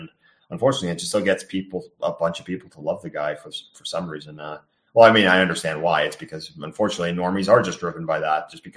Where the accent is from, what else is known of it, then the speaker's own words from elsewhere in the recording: Toronto, Ontario, Canada; Well, I'm from Toronto.